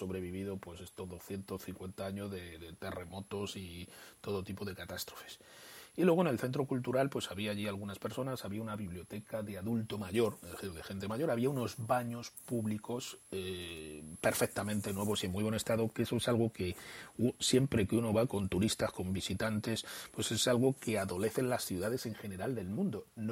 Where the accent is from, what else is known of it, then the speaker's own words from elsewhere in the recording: Spain; accent: Spanish; now in Chile; que llegué allí yo con mi, obviamente, cara de extranjero y mi acento de español, que es totalmente imposible de disimular. Y claro, como estoy acostumbrado a que todo en Chile se paga